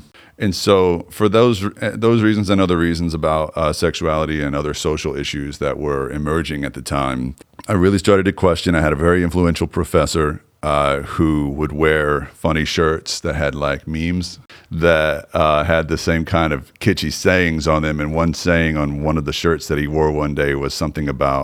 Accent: Southern US, United States; I was raised in the Bible Belt. I guess that's the best place to start.

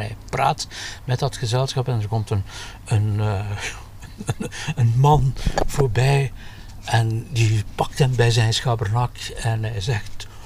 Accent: Oostakker, East Flanders, Belgium; Ja, ten eerste, ik ben van Oostakker en dus heb ik de Oostakkerse gedichten. Ik weet zelfs het huis waarin hij zat, kan daar zo naartoe gaan, waar hij dat geschreven heeft.

